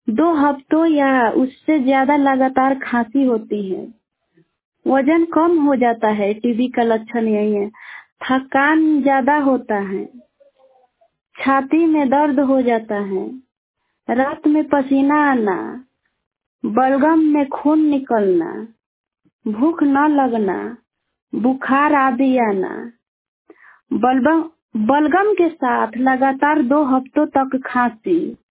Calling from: Sisawa Tajpur, Bihar, India; भांगा पंचायत थाना भांगा प्रखंड मैनाटाड़ से बोल रही हूँ। मेरा गांव सिसवा ताजपुर है।

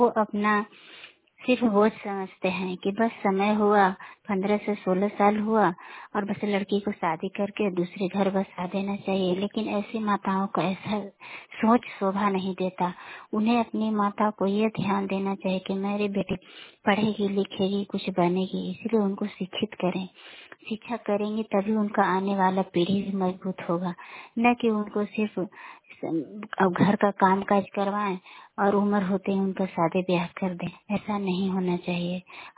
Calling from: Dasauti, Bihar, India; मैं औरंगाबाद मोबाइल पानी से बोल रही हूँ। मेरा गांव दसौती और पंचायत बलिया हुआ।

